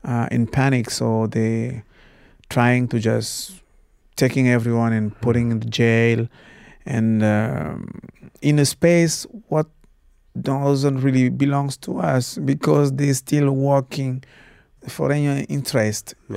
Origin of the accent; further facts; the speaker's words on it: Cameroon; first language Basaa; English is a second language; I have to speak with my mother tongue. But also, from I have discovered that the really main language is emotion, is vibration, is the energy. So I think, I just have to sing in Basa.